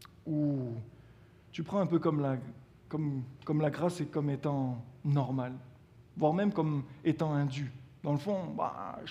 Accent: France; en tant que Français, je n'ai pas du tout grandi dans une culture de pourboire quand je vais au restaurant.

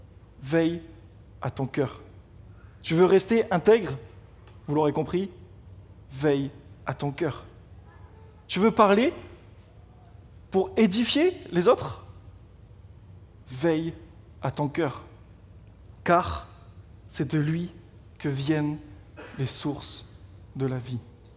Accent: France; En tant que Français, j'ai été profondément déçu par un tableau des Jeux Olympiques.

